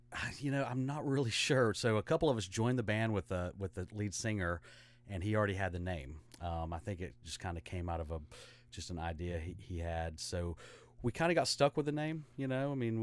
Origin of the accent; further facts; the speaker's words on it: Sparta, North Carolina, United States; Me and Joey, we grew up in Sparta, North Carolina together.